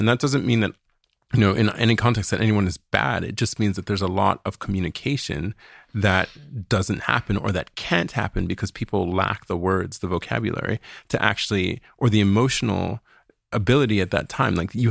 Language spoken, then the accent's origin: English; Washington, District of Columbia, United States; I grew up in first in Northwest DC and then in the northern suburbs of DC, which were also very white environments, but in a very Nigerian household.